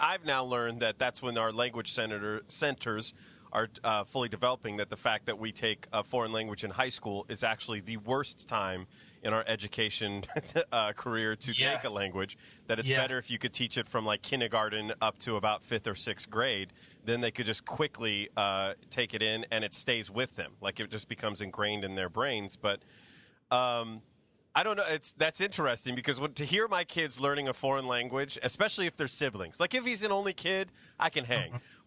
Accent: Modesto, California, United States; when we grew up in Modesto, we could drive up to San Francisco to go to the beach or whatever.

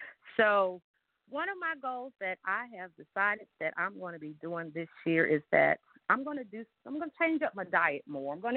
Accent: the South, United States; For those that are listening, I'm from the South, so can't completely cut it out

